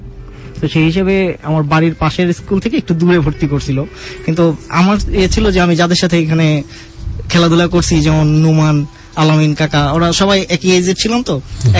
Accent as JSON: {"language": "Bangla", "town": "Dhaka", "region": "Dhaka Division", "country": "Bangladesh", "tie": "born or raised there", "said": "মূলত আমার জন্ম হয়েছে ঢাকায়। আব্বু চাকরি করতো পিজিতে, সেই সুবাদে পিজির কোয়ার্টারেই আমরা থাকতাম।"}